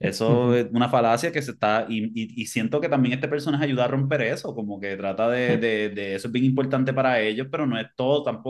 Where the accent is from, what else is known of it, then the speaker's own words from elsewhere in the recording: Puerto Rico; porque yo soy el único puertorriqueño